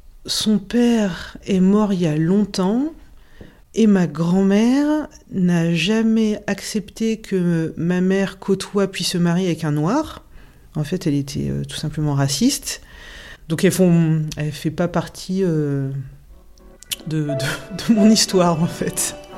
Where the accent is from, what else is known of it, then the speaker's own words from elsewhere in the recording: Val-de-Reuil, Normandy, France; also born or lived in Charenton-le-Pont / Rouen; je suis née le 12 décembre 1977. Je suis née à Charenton-le-Pont, dans le 94. Ensuite, on est venu habiter en région rouennaise. On a habité un peu sur Rouen avant de venir à Val-de-Reuil.